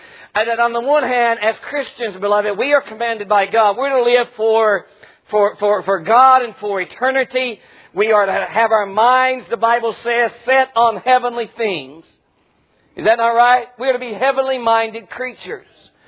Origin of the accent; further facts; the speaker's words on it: West Virginia, United States; I'm from West Virginia, Mommy and Daddy.